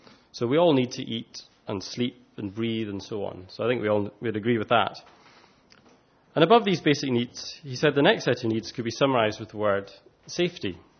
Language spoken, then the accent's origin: English; Scotland, United Kingdom; accent: Scottish; I've been told sometimes that I'm difficult to understand because of my thick Scottish accent.